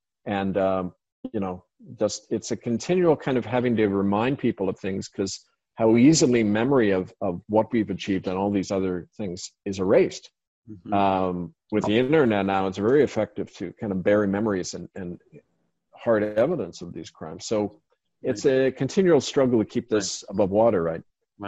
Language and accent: English; Missouri, United States; You know, it's like, I'm from Missouri, right?